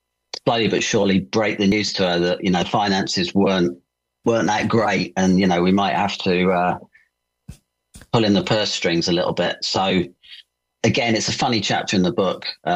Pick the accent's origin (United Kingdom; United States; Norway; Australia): United Kingdom; You know, I was just being British.